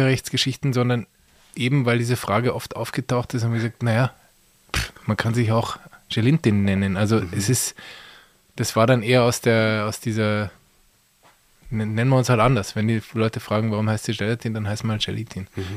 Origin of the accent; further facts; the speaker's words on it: Munich, Bavaria, Germany; moved away; Ich bin ursprünglich in München aufgewachsen